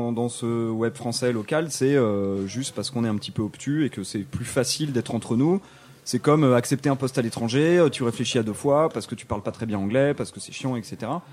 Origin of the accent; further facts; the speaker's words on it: France; localise le contenu parce que je suis français.